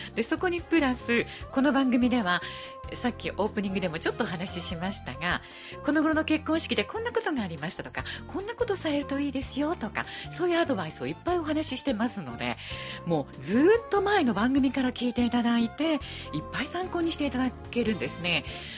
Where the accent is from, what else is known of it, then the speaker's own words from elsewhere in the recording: Shiga, Japan; 私はずっと滋賀に生まれて滋賀に育って滋賀に住んでいますけれども